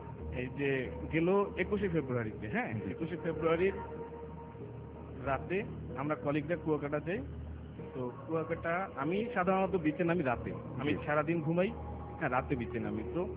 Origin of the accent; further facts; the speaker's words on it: Barisal, Barisal Division, Bangladesh; born there; বরিশাল শহর।